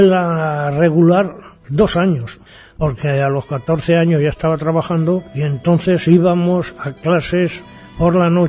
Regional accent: Buñol, Valencian Community, Spain; moved away as an adult; also born or lived in Utiel; Mi vida en Buñol a partir de los 3 años de edad, hasta los 18 que marché a Francia. Hemos sido 3 hermanos en una familia trabajadora

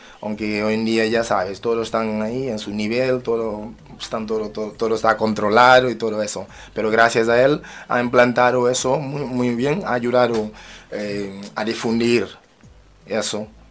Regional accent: Madrid, Community of Madrid, Spain; y yo vengo de Madrid y tal

